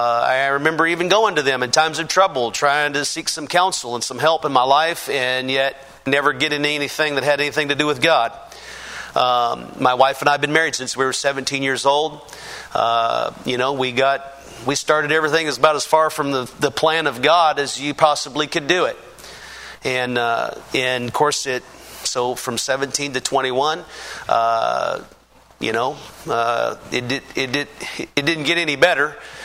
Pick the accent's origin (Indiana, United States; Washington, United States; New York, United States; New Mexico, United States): Washington, United States; Prosser; now in Kennewick, United States; Having grew up in the Yakima Valley, I grew up in Prosser, Washington. I don't know if you're familiar with that, but it's about probably 30, 40 miles west of the Tri-Cities where I'm at.